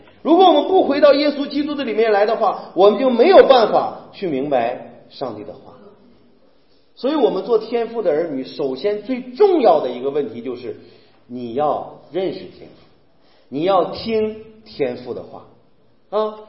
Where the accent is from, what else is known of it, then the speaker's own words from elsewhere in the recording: China; 因为你知道我们中国人呢、啊、很正规的